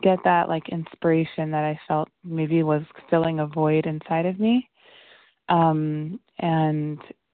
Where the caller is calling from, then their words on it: New Jersey, United States; I'm calling in from New Jersey this morning.